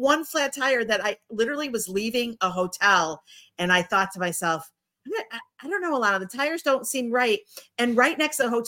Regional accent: Connecticut, United States; born there; also born or lived in Florida; I'm on the East Coast too, by the way. I was born in Connecticut.

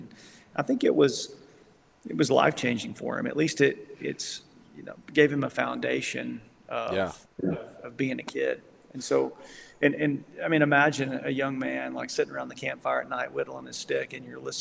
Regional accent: the South, United States; my dream as a kid, you know, of course, growing up in the South, hunting whitetail and waterfowl and rabbits, squirrels.

